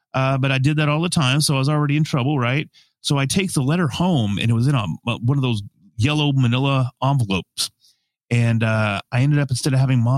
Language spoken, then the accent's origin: English; Texas, United States; accent: Texan; try my best not to sound Texan. Do I fail miserably?